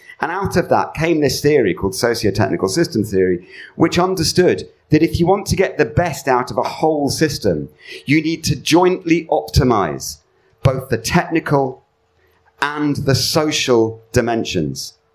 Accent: Sheffield, Yorkshire and the Humber, United Kingdom; accent: Yorkshire; As you can tell from my broad Yorkshire accent, I was born in Sheffield. But I spent the first few years of my life in a mining village.

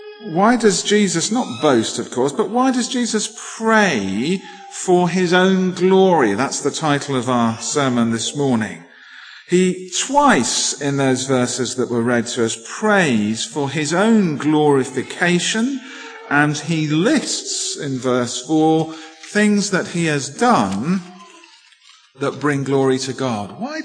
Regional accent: England, United Kingdom; Now, maybe it's just because I'm English

